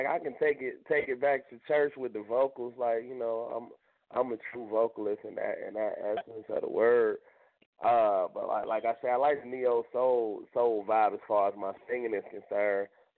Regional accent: Chicago, Illinois, United States; I mean, I was growing up in Chicago, but I was, like, a fan of East Coast rap, you know.

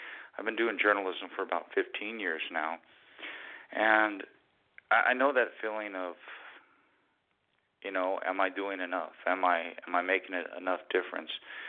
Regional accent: Sacramento, California, United States; Well, I'm originally from Sacramento, so, and then kind of moved down that way where you're at and then made my way out here.

